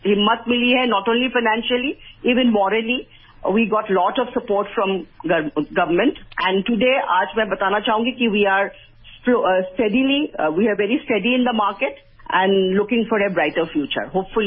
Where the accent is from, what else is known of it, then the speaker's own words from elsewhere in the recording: Assam, India; moved away; also born or lived in Delhi / Bombay; मैं असम से हूं और मैं चाहती थी कि I should give back something to north east because मैं कभी वहां रही नहीं हूं बिकॉज पढ़ाई के चक्कर में दिल्ली में स्कूलिंग फिर बॉम्बे में